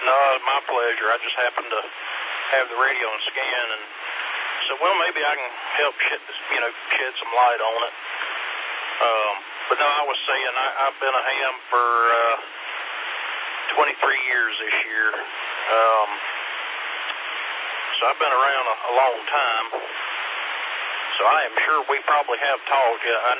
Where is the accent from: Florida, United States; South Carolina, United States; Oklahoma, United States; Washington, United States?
South Carolina, United States; Gaffney; Yeah, I'm originally from the Gaffney area